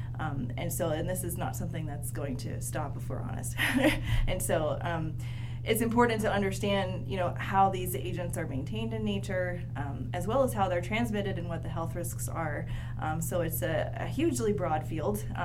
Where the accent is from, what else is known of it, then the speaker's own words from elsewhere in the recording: Delaware, United States; ended up at the University of Delaware, because I grew up in Delaware.